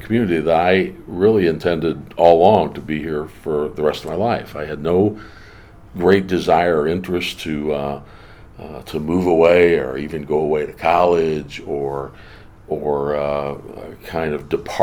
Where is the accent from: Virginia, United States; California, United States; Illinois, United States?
Illinois, United States; Edwardsville; I grew up and lived in Edwardsville all my life. Born actually in Highland, Illinois.